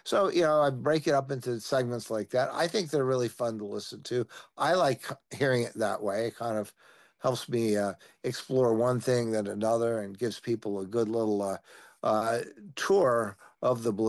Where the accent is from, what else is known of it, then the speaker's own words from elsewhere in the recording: Chicago, Illinois, United States; I'm from Chicago, so when I'm getting down to a blues, I'm getting down in a Chicago sensibility.